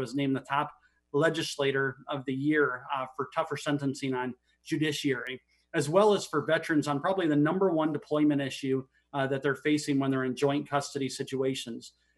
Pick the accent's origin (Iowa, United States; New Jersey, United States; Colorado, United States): Iowa, United States; Sioux City; You know, two boys were living here where I grew up in Sioux City